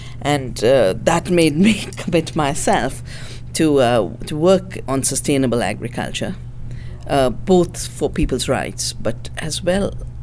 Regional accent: the Himalaya, India; I'm from the Himalaya.

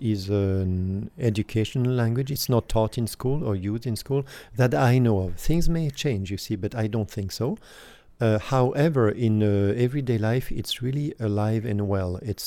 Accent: Nancy, Grand Est, France; also born or lived in Alsace; at age nine, about 9 or 10, we moved to Lorraine, to the city of Nancy, which is my base now, where I go back to. So I was from Alsace. I understand Alsatian, but I don't really speak it.

